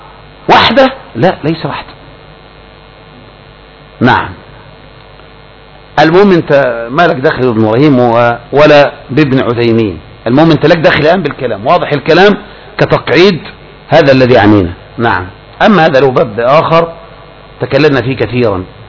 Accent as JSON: {"language": "Arabic", "country": "Egypt", "said": "زي الإجارة اللي كانت عندنا في مصر من زمان المضى"}